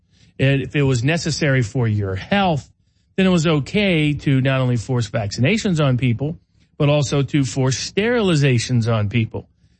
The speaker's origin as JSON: {"language": "English", "town": "Chattanooga", "region": "Tennessee", "country": "United States", "tie": "born or raised there", "said": "near my hometown in Cleveland, Tennessee, near my hometown in Chattanooga, Tennessee."}